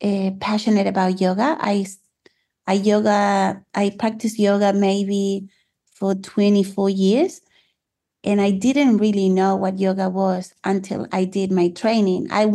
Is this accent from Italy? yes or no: no; Chile; English is a second language; now in New Zealand; I studied design 6 years back at home. I'm from Chile, by the way. That is a strong accent.